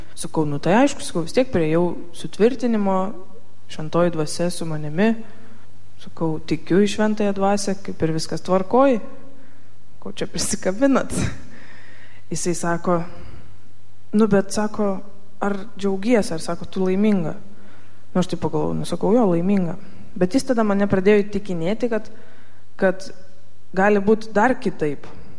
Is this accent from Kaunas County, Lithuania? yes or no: yes; Jonava, Kaunas County, Lithuania; esu iš Jonavos